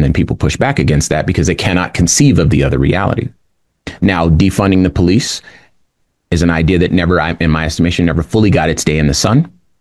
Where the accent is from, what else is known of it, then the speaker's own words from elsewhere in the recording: Compton, California, United States; born there; I've been Black for all of my life. I was born in Compton, California.